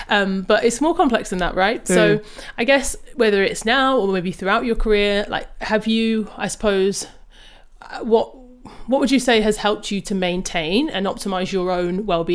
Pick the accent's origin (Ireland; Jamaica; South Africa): Jamaica; I'm good at sprinting. Like I am Jamaican.